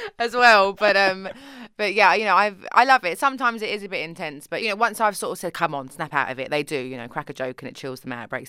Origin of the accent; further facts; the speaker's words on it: Tottenham, London, United Kingdom; And I'm very proud that I'm from Tottenham, and I don't go back that often, but I'm very proud that I'm from there, and it's completely made me who I am.